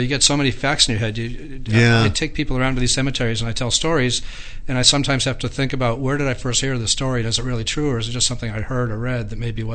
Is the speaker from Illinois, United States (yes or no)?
no; Boston, Massachusetts, United States; And it started when I was growing up in Boston as a young child.